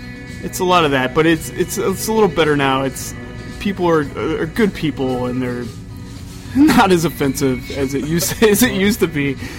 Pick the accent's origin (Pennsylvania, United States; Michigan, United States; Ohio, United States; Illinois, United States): Illinois, United States; Rushville; I'm originally from, I'm from a place where it's on the way to nowhere. Oh, yeah. It's called Rushville, Illinois.